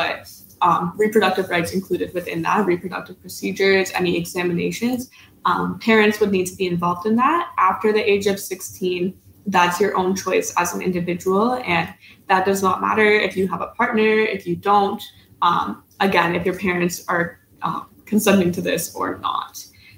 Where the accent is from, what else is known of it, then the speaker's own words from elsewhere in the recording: Canada; I would say one of the main differences I've noticed between what Mariam said and what I'm used to as a Canadian citizen is that things do not matter based on marital status, but more with regards to age.